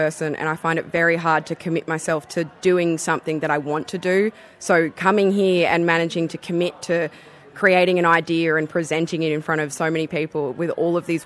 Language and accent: English; Canberra, Australian Capital Territory, Australia; born there; now in Dubbo, Australia; I am a Woiwurrung woman, which is in Victoria, and I was born on Ngunnawal land here in Canberra, and I'm on Wiradjuri land in Dubbo